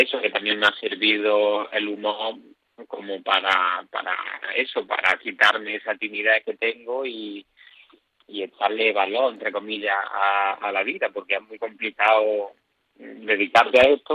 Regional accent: Jaén, Andalusia, Spain

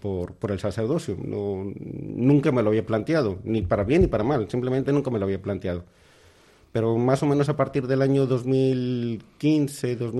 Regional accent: Colombia; now in Bilbao, Spain; Yo vivo en Bilbao, yo soy colombiano, y vivo en Bilbao desde el año 2000. Yo vine pues para trabajar, para estudiar, para conocer un poco, y me quedé, y bueno, siempre he sido una persona religiosa

